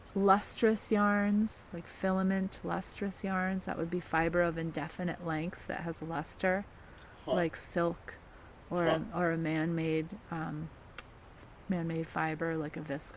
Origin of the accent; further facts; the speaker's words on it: Cape Cod, Massachusetts, United States; moved away as an adult; now in New York City, United States; And so I grew up on Cape Cod in Massachusetts, and I never thought I would move to New York City.